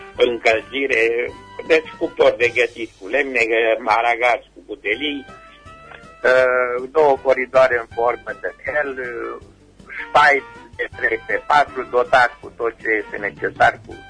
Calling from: Rusova Veche, Caraș-Severin, Romania; sunt de la Rusova Veche.

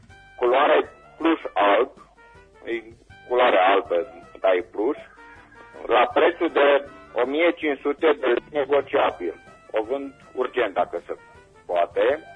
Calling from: Timișoara, Timiș County, Romania; din Timișoara

